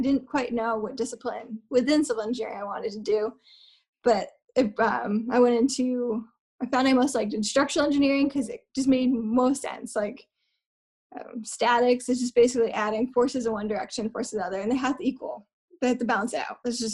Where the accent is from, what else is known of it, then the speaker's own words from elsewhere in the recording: Lewiston, Maine, United States; I'm originally from Lewiston. I went to UMaine for civil engineering